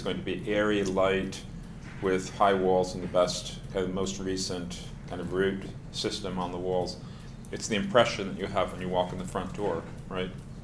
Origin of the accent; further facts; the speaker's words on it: Florida, United States; I'm from Southwest Florida, and the Masters is this weekend